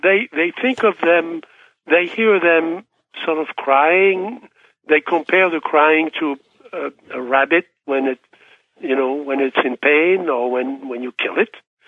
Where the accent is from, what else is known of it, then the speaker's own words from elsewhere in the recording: France; I can relate to that because I grew up in France during World War II.